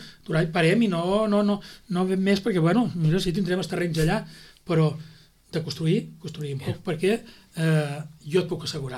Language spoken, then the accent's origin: Catalan; Sitges, Catalonia, Spain; I torno a dir que jo coneixo una mica el meu poble